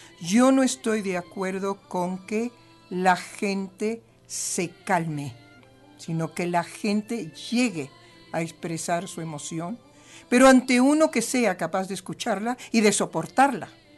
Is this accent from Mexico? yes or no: yes; Mexico; Es mi gente, es mi pueblo, es el sufrimiento de los mexicanos